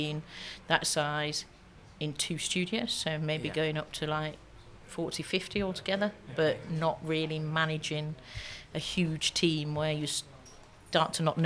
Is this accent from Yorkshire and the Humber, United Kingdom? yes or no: yes; Hull, Yorkshire and the Humber, United Kingdom; moved away as an adult; also born or lived in London; now in Liverpool, United Kingdom; So originally I'm from Hull, from the other side of the country. And then I came down and did my degree down here.